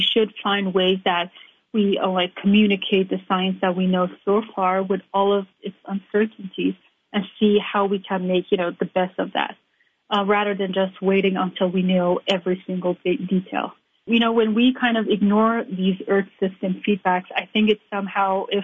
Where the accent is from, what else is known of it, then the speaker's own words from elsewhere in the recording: Iran; You know, growing up in Iran, I did witness many different types of environmental issues